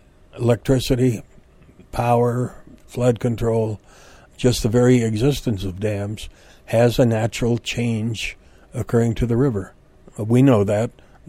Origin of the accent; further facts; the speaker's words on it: North Dakota, United States; I come from North Dakota, and we never had corn or sunflowers up where I was.